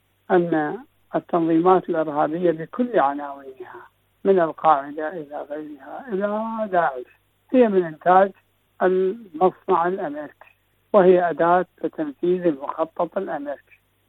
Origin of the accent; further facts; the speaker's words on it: Iraq; لأننا كعراقيين شهدنا بأنفسنا